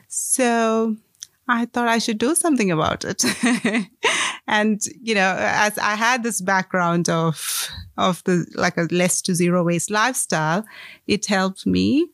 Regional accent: Kerala, India; now in Cape Town, South Africa; So I'm from India, and I'm from a state called Kerala in India. So we grew up with less plastic in our lives.

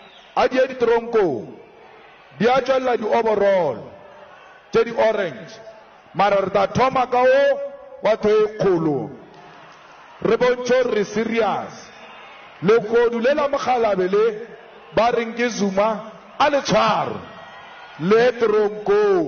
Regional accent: South Africa; We are from South Africa, we are from Africa, we are one thing.

